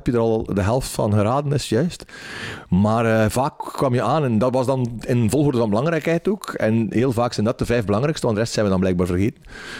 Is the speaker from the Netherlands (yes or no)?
no; Flanders, Belgium; de mensen hebben mij graag zoals ik ben als Vlaming.